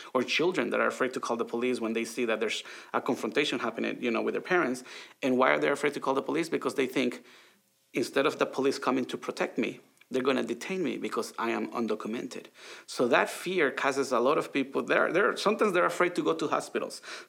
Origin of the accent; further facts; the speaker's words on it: Honduras; I'll give you an example. I'm from Honduras.